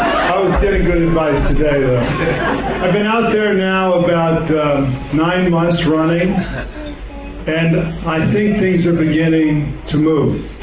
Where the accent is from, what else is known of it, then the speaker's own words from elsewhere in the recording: Crystal City, Missouri, United States; we kicked off the fall part of this campaign in my hometown of Crystal City, Missouri.